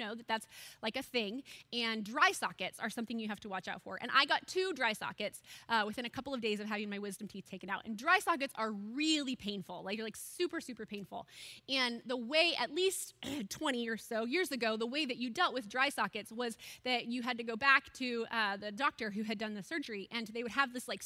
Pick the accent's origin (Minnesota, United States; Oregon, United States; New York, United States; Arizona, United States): Arizona, United States; Now, I was from Arizona, had the surgery done in Arizona, and going back to school in Indiana.